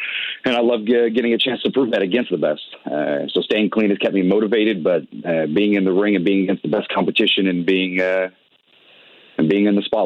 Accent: New England, United States; I'm from New England.

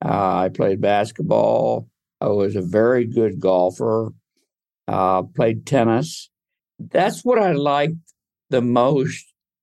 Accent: Delaware, Ohio, United States; I am from Delaware, Ohio. I was born in 1948, so I'm an old man.

